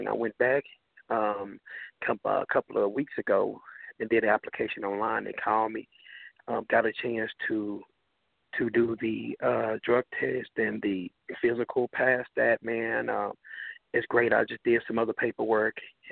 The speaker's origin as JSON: {"language": "English", "town": "Fort Worth", "region": "Texas", "country": "United States", "said": "You know, I'm from Fort Worth, as you know, and a lot of people call it Funky Town."}